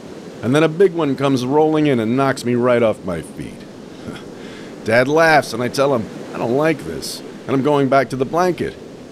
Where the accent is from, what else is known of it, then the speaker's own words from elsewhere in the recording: New York, United States; And to me, growing up in New York, summer meant mostly one thing, the beach.